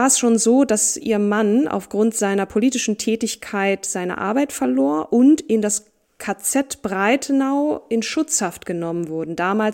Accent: Marburg, Hesse, Germany; born there; zunächst in meiner Geburtsstadt Marburg

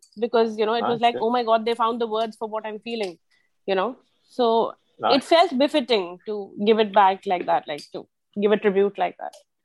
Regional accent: India; from India.

